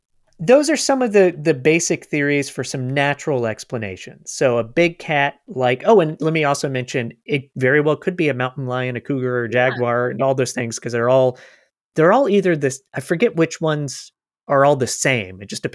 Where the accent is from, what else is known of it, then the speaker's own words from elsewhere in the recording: Florida, United States; because growing up in Florida, they're big.